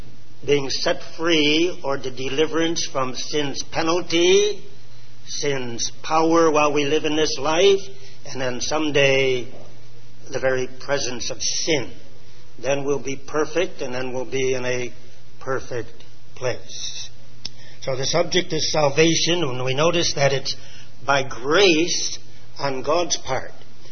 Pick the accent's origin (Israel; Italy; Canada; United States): Canada; born there; I was born in Canada many years ago.